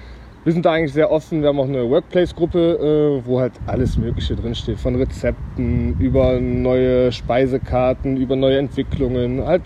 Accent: North Rhine-Westphalia, Germany; sage ich trotzdem, wer ich bin. Ich komme aus der Nähe von Aachen

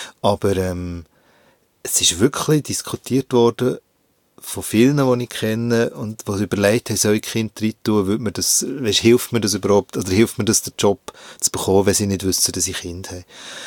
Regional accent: Hinterkappelen, Bern, Switzerland; Also es hat ein paar Bauetappen dort in Hinterkappelen.

